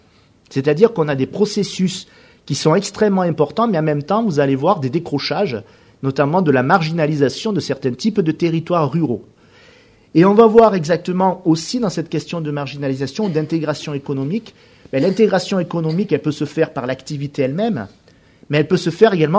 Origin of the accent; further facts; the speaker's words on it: Auvergne-Rhône-Alpes, France; je suis originaire d'Auvergne, donc il y en a partout des Auvergnats